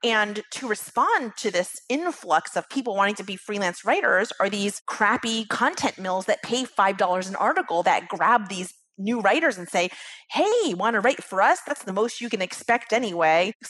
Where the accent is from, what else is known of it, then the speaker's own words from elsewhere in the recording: East Coast, United States; also born or lived in California; We're originally, this was in California, we're from the East Coast. We decided to move back east